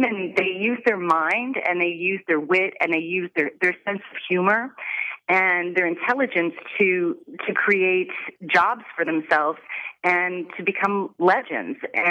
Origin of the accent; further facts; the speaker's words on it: Columbus, Indiana, United States; Well, I'm originally from Columbus, Indiana, south of Indianapolis, and I came out of the womb singing and dancing.